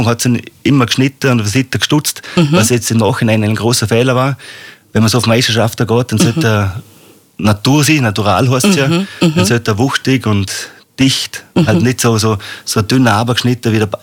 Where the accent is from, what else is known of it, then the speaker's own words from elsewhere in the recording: Geissau, Vorarlberg, Austria; komme aus Geissau.